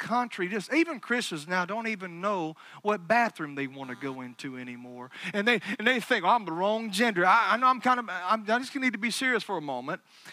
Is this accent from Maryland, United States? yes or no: no; Alabama, United States; I know I do have a very sarcastic, redneck sense of humor. I am from Alabama. Roll Tide, Pastor.